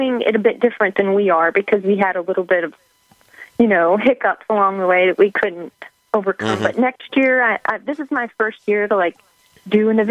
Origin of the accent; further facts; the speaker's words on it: Texas, United States; I went vegetarian at 16 growing up in Texas, so it was really hard